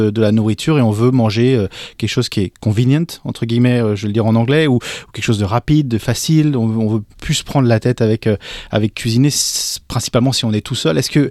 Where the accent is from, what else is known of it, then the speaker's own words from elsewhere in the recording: France; moved away; moi ça fait aussi un petit moment que je suis parti de France